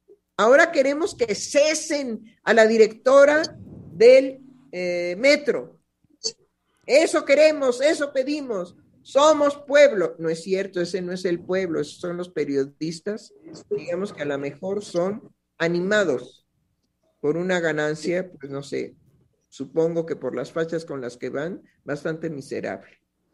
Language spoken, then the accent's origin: Spanish; Mexico; Somos mexicanos, hablamos español